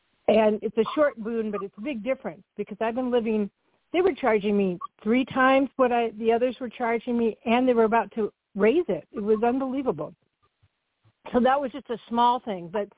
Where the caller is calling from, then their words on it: Minneapolis, Minnesota, United States; I'm coming from Minneapolis, Minnesota.